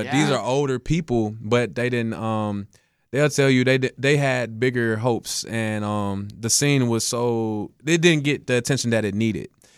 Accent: Nashville, Tennessee, United States; I'm from Antioch, but also I rep East Nashville and North Nashville.

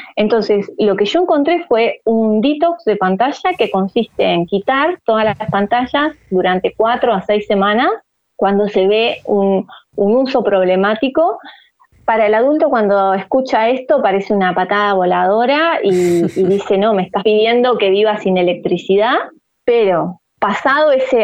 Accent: Argentina; Del mundo, a nivel mundial, somos Argentina, el país número uno

